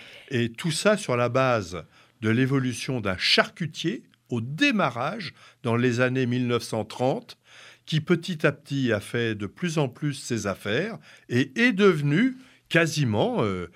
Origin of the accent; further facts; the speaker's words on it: Corsica, France; la route finale est une route qui tourne, comme chez nous en Corse.